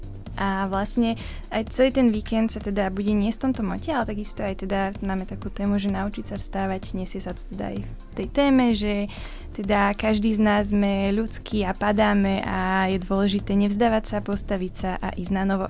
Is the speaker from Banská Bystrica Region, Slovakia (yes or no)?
yes; Banská Štiavnica, Banská Bystrica Region, Slovakia; už ako bolo spomenuté, mám 20 rokov a som z Banskej Štiavnice